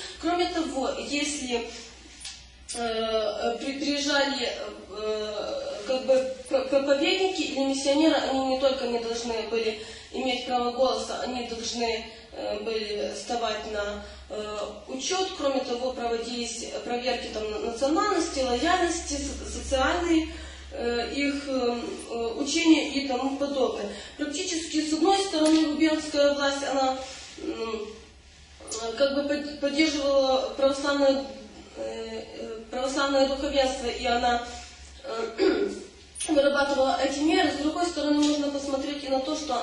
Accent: Volyn Oblast, Ukraine; потому что я сама из Волыни

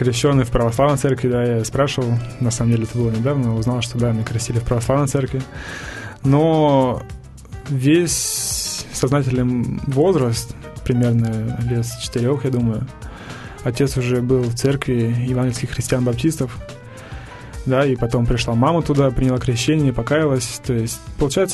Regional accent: Omsk, Omsk Oblast, Russia; also born or lived in Sudak; Когда было 2 года, с семьей переехали мы в Омск. Там сестра родилась у меня. Вторая моя сестра. Вот. И в Омске мы жили с семьей до... Я жил в Омске до 14 лет.

